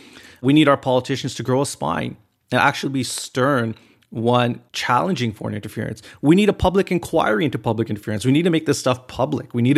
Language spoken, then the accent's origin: English; Canada; I'm a Canadian, I'm born and raised here, I'm a Canadian citizen.